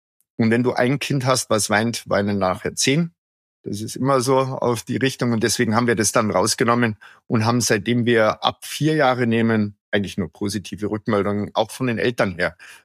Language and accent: German; Bavaria, Germany; Ich bin ja aus dem Allgäu ursprünglich.